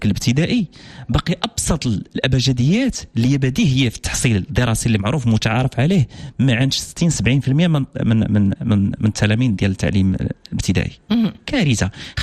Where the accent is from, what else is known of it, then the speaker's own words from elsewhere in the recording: Morocco; انا مغربي مسلم